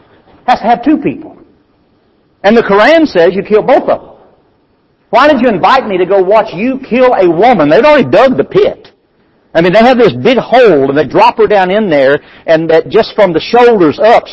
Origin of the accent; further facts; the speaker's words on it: United States; number one, I'm white, number two, I'm American